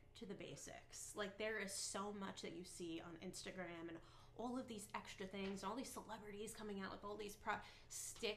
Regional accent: Long Island, New York, United States; moved away as an adult; So my husband and I moved here from Long Island, New York.

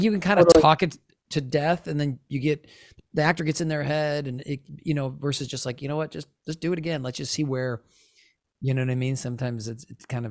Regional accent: Wisconsin, United States; Well, I'm from Wisconsin. That's Midwest.

